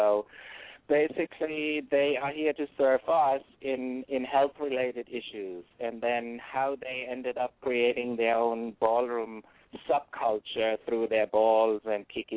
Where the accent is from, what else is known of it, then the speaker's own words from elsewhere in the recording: Germany; English is a second language; moved away as an adult; now in New York, United States; Originally, I'm from Germany, and I came to New York 28 years ago, and I've been very involved in the gay community for 20 years. And I used to be a club promoter, and because I'm, you know, European white